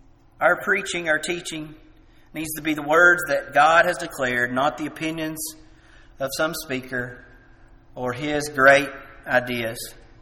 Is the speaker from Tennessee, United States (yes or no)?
yes; Tennessee, United States; I'm from Jackson County, so I can talk about this. This isn't me talking about somebody else's hometown.